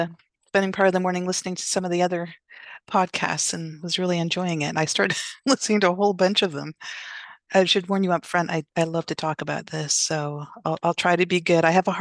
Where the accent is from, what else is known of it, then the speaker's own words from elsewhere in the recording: Canada; now in California, United States; so I'm Canadian.